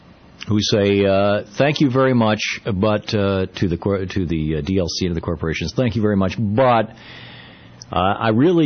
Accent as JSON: {"language": "English", "country": "United States", "said": "as an American in the United States, we hear in the mainstream media almost nothing about Canadian politics"}